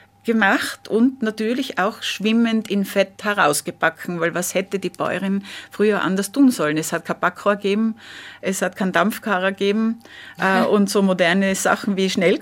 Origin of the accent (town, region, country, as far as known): Innsbruck, Tyrol, Austria; born or raised there